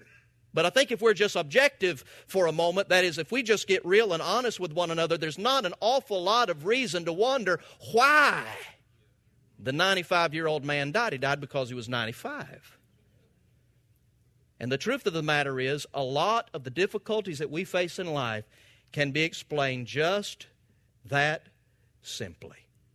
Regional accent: Valdosta, Georgia, United States; I'm from Valdosta.

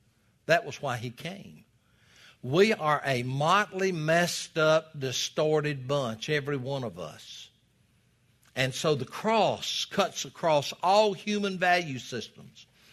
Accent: the South, United States; Folks, I was raised in the South.

